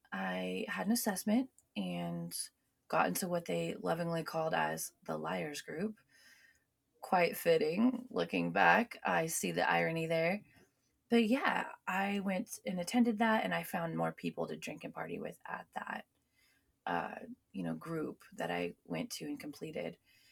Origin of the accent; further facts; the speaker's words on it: Washington, United States; So more background of me, I'm from Washington. I was born and raised in this area, spent most of my life here.